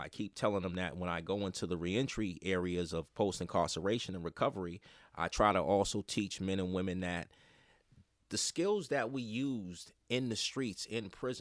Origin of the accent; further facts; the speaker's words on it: Mattapan, Massachusetts, United States; they don't understand that I'm from Mattapan, that I got everything from the mud.